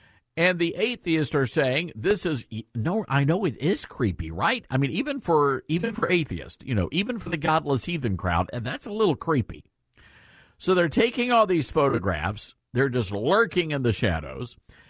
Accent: the South, United States; This was a regular part of our growing up in the South.

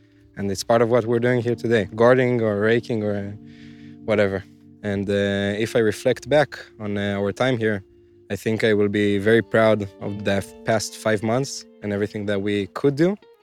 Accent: Tel Aviv, Tel Aviv District, Israel; Tel Aviv.

